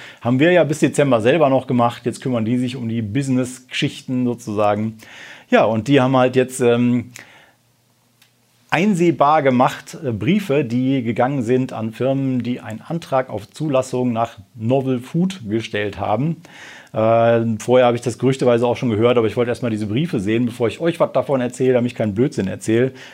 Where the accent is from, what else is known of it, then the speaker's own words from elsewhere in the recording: North Rhine-Westphalia, Germany; Nordrhein-Westfalen, mein Heimatbundesland.